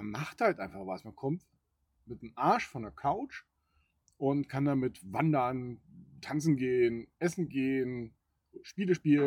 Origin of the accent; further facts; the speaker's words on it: Cologne, North Rhine-Westphalia, Germany; born there; Gebürtiger Rheinländer. Ich bin in Köln geboren, genau.